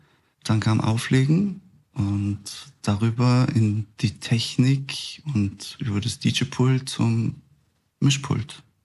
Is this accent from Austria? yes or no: yes; Tyrol, Austria; moved away as an adult; now in Vienna, Austria; ersten 18 Jahre, das muss ich kurz überlegen, fast 19 Jahre in Tirol verbracht, genau.